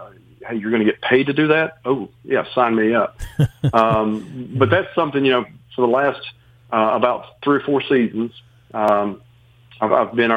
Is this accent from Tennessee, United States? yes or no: yes; Chattanooga, Tennessee, United States; I'm a South Pittsburgh resident, so I'm from the Chattanooga area. Grew up there, began working at the Times Free Press.